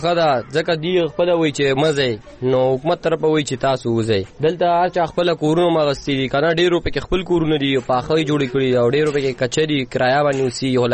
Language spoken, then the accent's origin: Pashto; Nangarhar, Afghanistan; ننګرهاري اوسوږي د پلار مې د خېوې ولسوالۍ دغه اوسېدونکي.